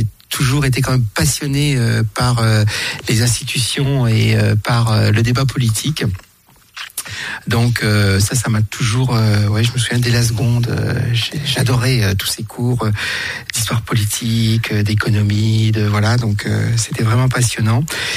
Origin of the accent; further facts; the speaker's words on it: Nevers, Bourgogne-Franche-Comté, France; J'ai eu une enfance à la campagne, tout d'abord, tout petit. On a déménagé de Nevers et on est allé s'installer à la campagne.